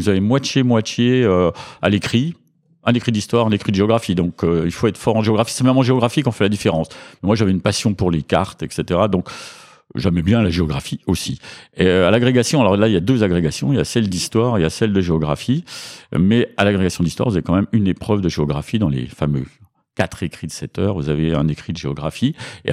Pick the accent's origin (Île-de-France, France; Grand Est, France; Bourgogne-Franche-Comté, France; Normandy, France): Bourgogne-Franche-Comté, France; accent: Franche-Comté; je suis originaire de Franche-Comté, comme mon accent ne l'indique plus, mais non. Je n'ai pas l'accent de Toulouse. J'ai perdu mon accent franc-comtois. Alors je suis à moitié suisse par ma mère aussi